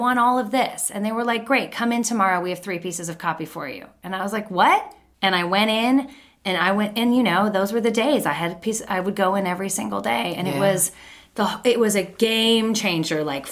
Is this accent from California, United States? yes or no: yes; California, United States; Yeah, all over Southern California.